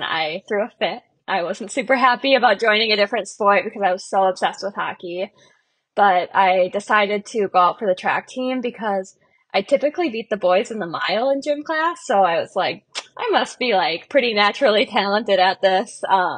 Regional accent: St. Francis, Minnesota, United States; I grew up in St. Francis, Minnesota, which is about an hour north of the cities. It's a small town of maybe 4,000 or 5,000 people.

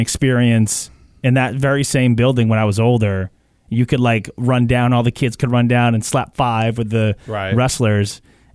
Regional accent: Portland, Maine, United States; used to always run in the Civic Center in Portland, Maine, my hometown.

